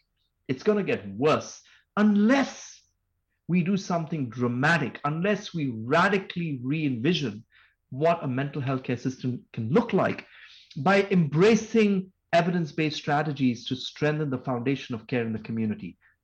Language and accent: English; India; now in United States; You know, we're in Massachusetts. I come from India.